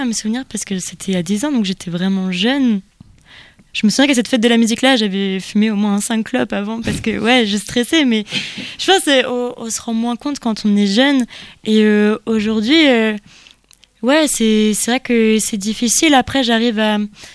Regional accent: Saint-Lô, Normandy, France; C'est Saint-Lô en Normandie. Je suis originaire de Saint-Lô.

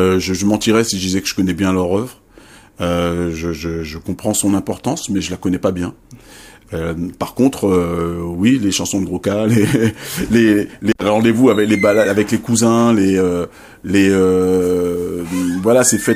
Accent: France; j'ai grandi effectivement en France, mais dans une famille guadeloupéenne où ça parlait créole tout le temps. Moi, je suis le dernier de la famille, donc mes parents, ils parlaient créole entre eux, ils parlaient créole à mes frères et sœurs, tout ça.

